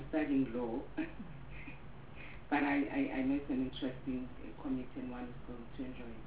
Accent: Bloemfontein, Free State, South Africa; I'm a member of the Democratic Alliance, and I come from Free State, Bloemfontein.

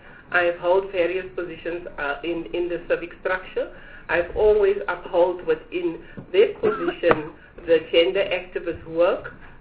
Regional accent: South Africa; I'm a South African.

